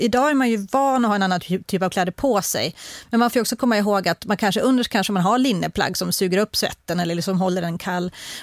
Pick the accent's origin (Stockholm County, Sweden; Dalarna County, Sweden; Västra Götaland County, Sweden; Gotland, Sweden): Dalarna County, Sweden; Alltså, jag kommer ju från Dalarna och där är ju dräkter.